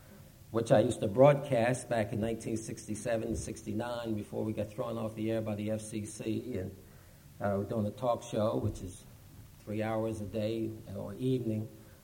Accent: Philadelphia, Pennsylvania, United States; But growing up in South Philadelphia, my 89-year-old mom, who'll be 90 years old in January, is still living in the second row house that we grew up in South Philly, 23rd and Christian.

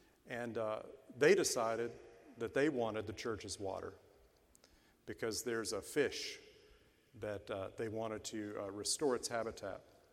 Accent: North Carolina, United States; than it means in Cleveland or my home state of North Carolina.

